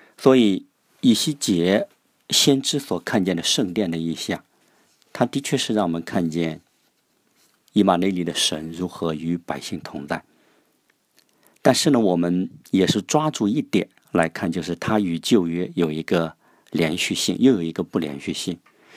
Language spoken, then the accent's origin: Chinese; China; 就是作为一个中国人呢，特别能够引起共鸣